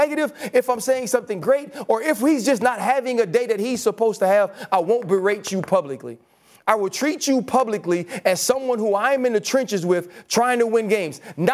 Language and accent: English; New Orleans, Louisiana, United States; And I'm from New Orleans. Ain't nobody kiss more babies than Drew Brees.